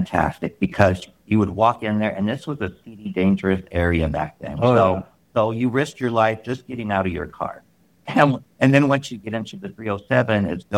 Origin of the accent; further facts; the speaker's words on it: Los Angeles, California, United States; I'm from Los Angeles, California, and I had family that lived here.